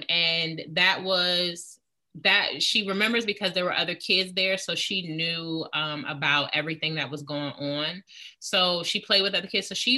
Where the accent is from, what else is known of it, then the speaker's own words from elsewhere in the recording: Virginia, United States; I'm Virginia.